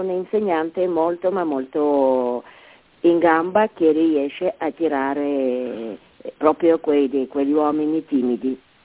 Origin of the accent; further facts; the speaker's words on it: Genoa, Liguria, Italy; sono di Genova.